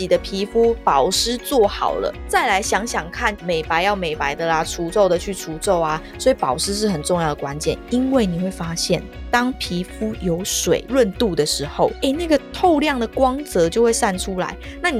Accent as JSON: {"language": "Chinese", "region": "Yilan County", "country": "Taiwan", "said": "因为我是宜兰人嘛，你知道宜兰人就是真的是偏好户外活动会比较多"}